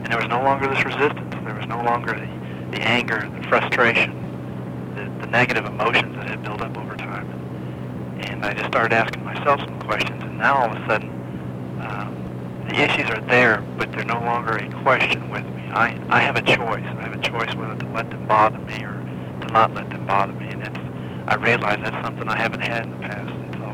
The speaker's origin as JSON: {"language": "English", "town": "Albuquerque", "region": "New Mexico", "country": "United States", "said": "I'm from Albuquerque, New Mexico."}